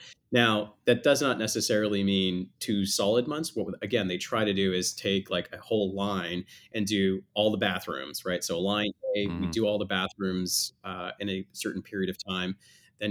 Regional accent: Canada; So I'm from Canada, and I went to the University of Toronto. And I actually originally thought I was going to go to law school.

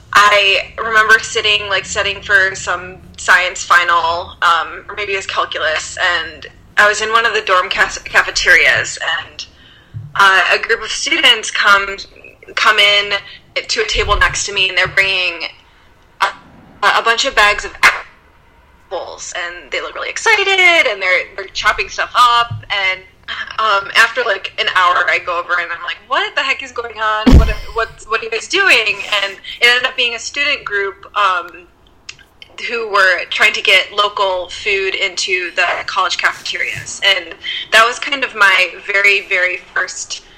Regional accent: Michigan, United States; And going to those places and being like, oh, I'm from Michigan, and hearing people's responses.

